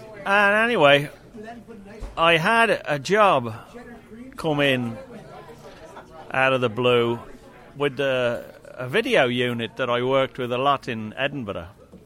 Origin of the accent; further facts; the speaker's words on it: Ireland; Being an Irishman and an electronics expert, and coming from a family in Ireland that had historical ties with the struggle for freedom